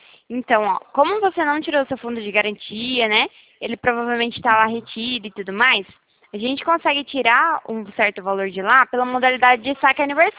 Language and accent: Portuguese; São Paulo, Brazil; Eu sou de São Paulo